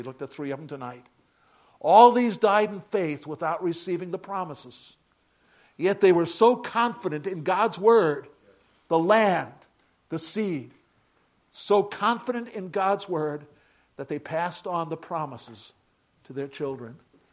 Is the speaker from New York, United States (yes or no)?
yes; New York City, New York, United States; born there; Remember, I was born in Bay Ridge, Brooklyn, which was a Norwegian ghetto. If you spoke English, you were the foreigner on the streets of Bay Ridge back then.